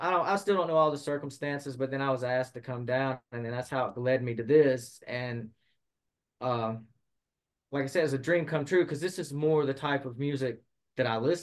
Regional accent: Harrisburg, Pennsylvania, United States; I'm from Harrisburg, so kind of a small town back then

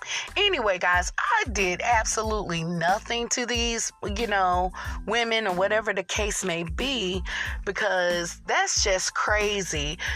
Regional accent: Raleigh, North Carolina, United States; like, I'm from Raleigh, North Carolina, right?

